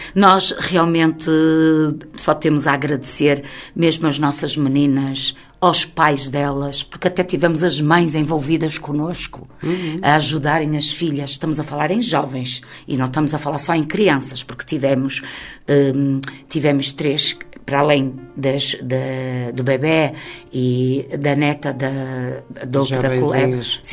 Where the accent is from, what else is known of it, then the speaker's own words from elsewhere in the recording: Brazil; now in Portugal; Apesar de não ser vianense, porque eu sou uma brasileira, mas sou a brasileira mais minhota que existe